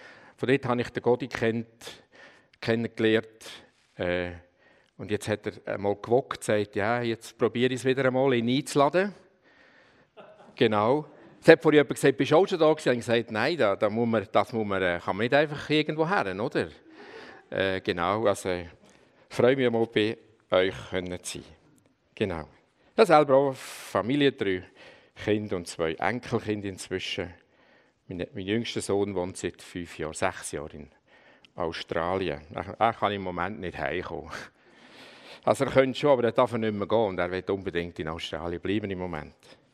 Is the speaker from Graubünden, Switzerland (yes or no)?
no; Aargau, Switzerland; also born or lived in Emmental; Ich komme aus dem Kanton Aargau, aufgewachsen, bin gebürtiger Emmentaler in einer Grossfamilie mit 11 Geschwistern.